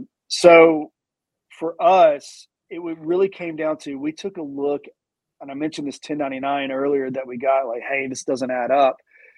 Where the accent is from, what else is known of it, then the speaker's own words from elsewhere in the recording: Chattanooga, Tennessee, United States; And I'm from Chattanooga. I grew up there. I went to college there. My family is still there.